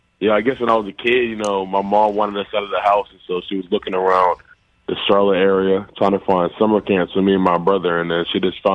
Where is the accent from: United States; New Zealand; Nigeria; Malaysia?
Nigeria; Yeah, so I'm Nigerian. Uh-huh. The tribe is Igbo.